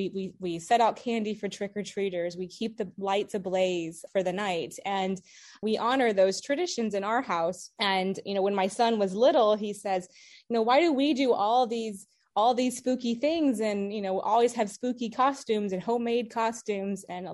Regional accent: Bar Harbor, Maine, United States; I grew up, spent some time growing up in Bar Harbor.

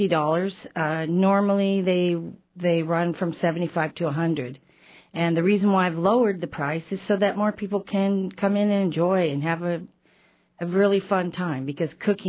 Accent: Redding, California, United States; So I'm from Redding, California originally, and they're still there, still into food and everything.

